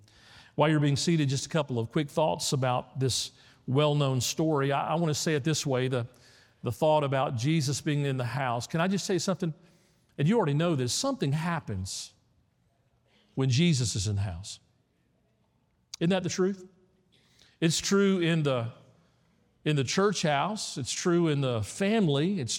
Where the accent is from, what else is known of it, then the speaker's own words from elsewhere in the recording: Memphis, Tennessee, United States; I was born and raised in Memphis, a church on every corner, a church just down the street from where we were